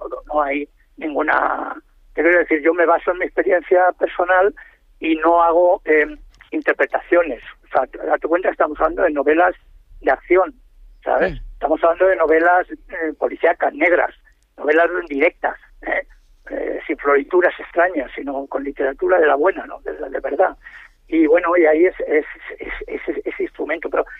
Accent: Alicante, Valencian Community, Spain; also born or lived in Madrid; yo soy alicantino, aparte de haber pegado 30 años en Madrid, yo soy alicantino, quiero decir que yo he visto crecer mi ciudad, crecer la comarca, crecer los pueblos costeros

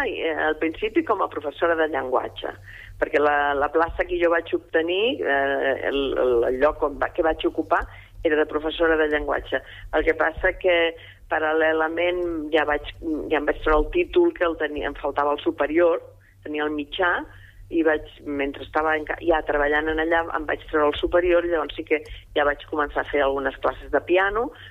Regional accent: Barcelona, Catalonia, Spain; jo soc de Barcelona

